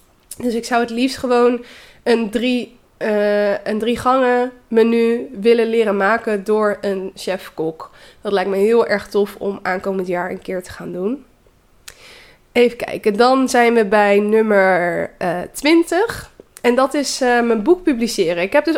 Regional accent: Naaldwijk, South Holland, Netherlands; now in Amsterdam, Netherlands; Ik kom dus uit Naaldwijk en kom daar nog steeds wel veel. Omdat ouders en vriendinnen daar nog wonen.

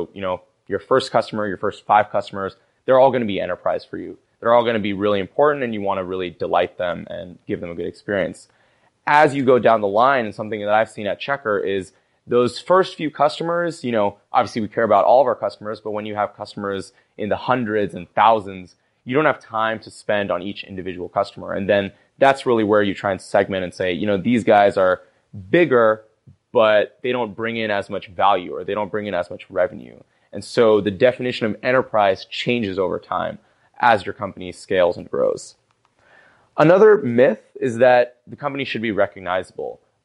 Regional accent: California, United States; You know, goes without saying, I grew up in the Bay Area. I'm a huge fan of Bay Area sports, 49ers and Warriors.

